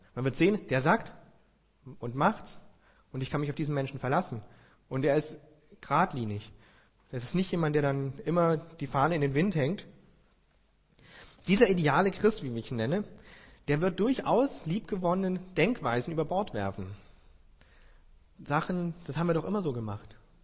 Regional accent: Germany; wir sind in einer sehr verkopften Gesellschaft, als Deutsche sowieso, wir sind sehr wissensorientiert.

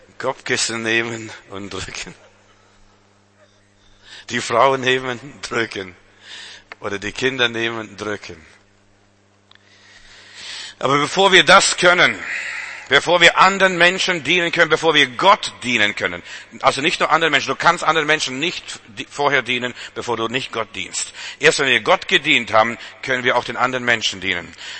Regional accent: Lithuania; Aber ich bin in Litauen geboren, musste mit der Glatze rumlaufen und anstehen

